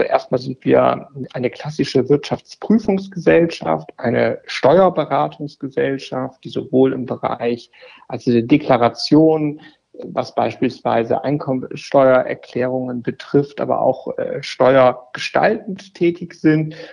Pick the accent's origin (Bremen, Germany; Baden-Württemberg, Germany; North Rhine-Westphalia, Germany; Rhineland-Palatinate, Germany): Bremen, Germany; born there; now in Hamburg, Germany; auch wenn ich gebürtiger Bremer bin.